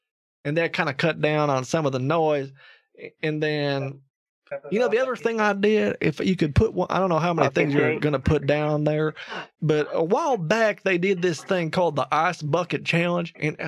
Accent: United States; I overcome challenges on a daily basis. I'm an American.

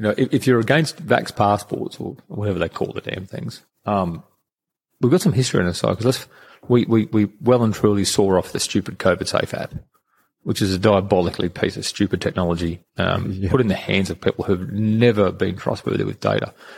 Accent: Rockhampton, Queensland, Australia; I come from Rockhampton, right? And so if you didn't actually leave that town

